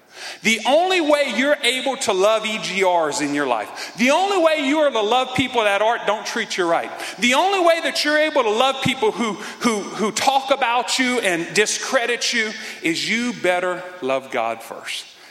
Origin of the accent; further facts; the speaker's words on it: Louisiana, United States; And since I'm a Cajun, You know I'm still working on keeping my mouth shut, okay?